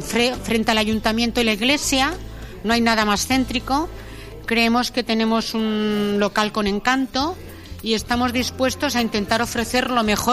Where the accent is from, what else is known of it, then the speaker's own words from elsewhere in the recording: Valencian Community, Spain; yo salgo en este evento porque soy valenciana y alicantina de corazón, vamos, de la Comunidad Valenciana